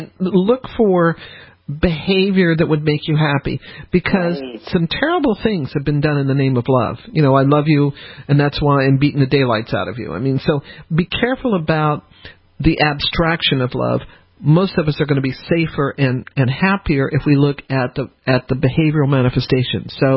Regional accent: Colorado, United States; I grew up in Colorado mostly, so she had a lot of turquoise.

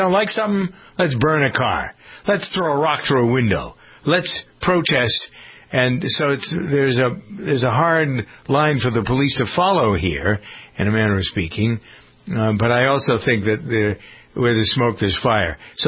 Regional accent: Framingham, Massachusetts, United States; we even had it here in my hometown of Framingham

